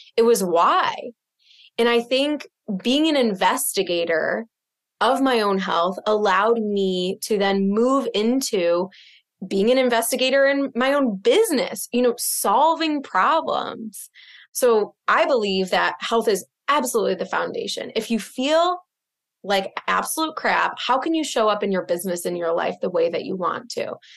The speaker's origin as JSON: {"language": "English", "region": "Midwest", "country": "United States", "lives_now": "Boston, United States", "said": "Yeah. I mean, so I'm from the Midwest, just like you. And so one belief in moving to Boston, which is a very affluent, you know, community, town, city, is that I'm from the Midwest."}